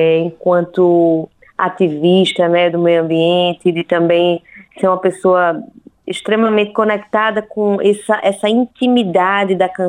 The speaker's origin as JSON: {"language": "Portuguese", "region": "Northeast Region", "country": "Brazil", "said": "somos nordestinos, temos uma relação com a cultura popular"}